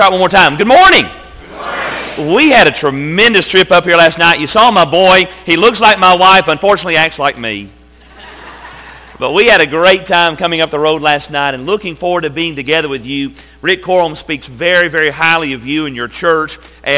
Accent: Tennessee, United States; Well, I'm from Tennessee, and so coming up the road today, and the sun is out

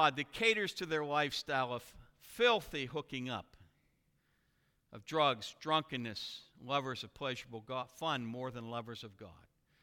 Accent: United States; And as an American, as I see no hope, I see no hope for national repentance.

